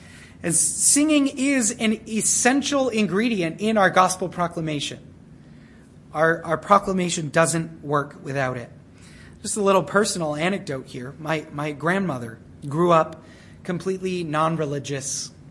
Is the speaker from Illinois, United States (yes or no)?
no; Arizona, United States; now in Ann Arbor, United States; So we're here in Ann Arbor. I grew up in Arizona.